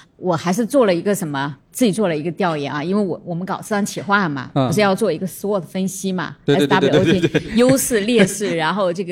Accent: China; 我一个从内地过来啊

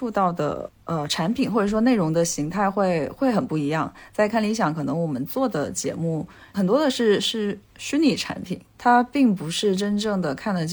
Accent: Nanning, Guangxi, China; moved away; also born or lived in Beijing; 因为我从小在我们家那边也是有午休的，我觉得对于像南宁这样的非一线城市来讲，它的生活节奏更慢。

